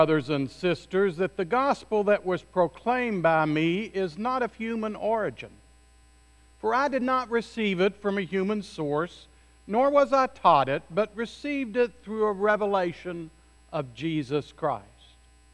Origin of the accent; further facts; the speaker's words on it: the South, United States; accent: southern; And just in case my southern accent has gotten in the way, let me spell it